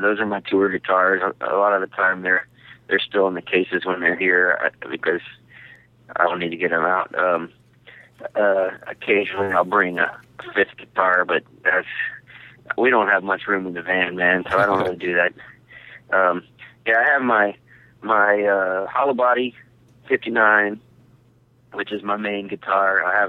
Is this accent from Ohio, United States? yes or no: no; San Marcos, Texas, United States; now in Austin, United States; I come from San Marcos, Texas, just down the road. I'm in Austin right now, and San Marcos is about 30 miles away, and that's where I grew up